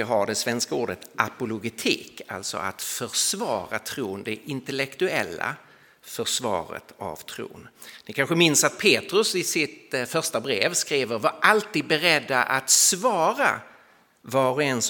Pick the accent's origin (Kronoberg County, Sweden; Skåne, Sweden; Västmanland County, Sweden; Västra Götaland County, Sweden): Skåne, Sweden; Lund; accent: Skåne; now in Stockholm, Sweden; möjligtvis förråder mig min dialekt att jag inte är riktigt därifrån, utan jag är ju skåning till mitt ursprung, född och uppvuxen i Lund, men bor i Stockholm sedan många år tillbaka.